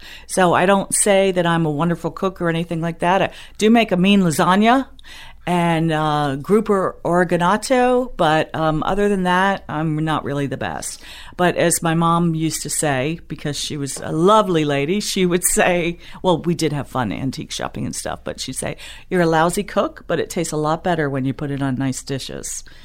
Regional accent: Miami, Florida, United States; I was born and raised in Miami.

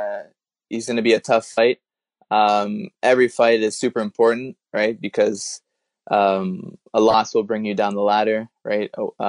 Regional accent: St. Catharines, Ontario, Canada; I started wrestling at Brock University here close to my hometown in St. Catharines.

